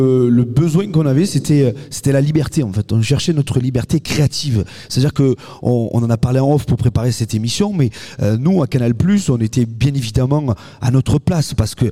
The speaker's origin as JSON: {"language": "French", "region": "Provence-Alpes-Côte d'Azur", "country": "France", "said": "on rentre chez nous en Provence avec un projet qui a plus de sens pour parler de quelque chose qui nous est profond, qui nous est cher, c'est-à-dire l'identité provençale, ce qu'on est en fait."}